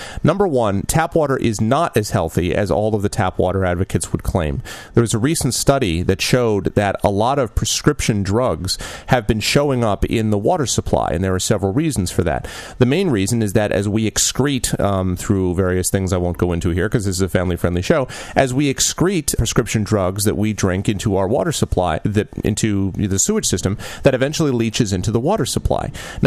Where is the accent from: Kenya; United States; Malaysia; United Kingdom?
United States; Connecticut; I know that the tap water in the home I grew up in Connecticut doesn't taste as good as bottled water.